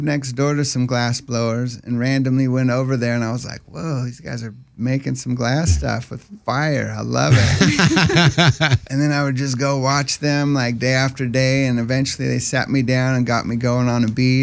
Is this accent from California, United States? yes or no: yes; Poway, California, United States; I grew up in Poway, actually.